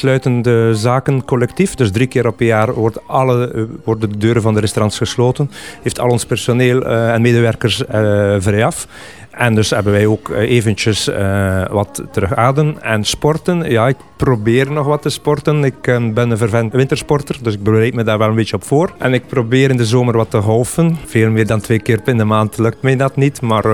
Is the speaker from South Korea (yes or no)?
no; Ruddervoorde, West Flanders, Belgium; now in Ostend, Belgium; Ik kom van Ruddervoorde, dat is een klein dorp in West-Vlaanderen. En ik ben zo'n 33 jaar geleden hier in Oostende aangespoeld.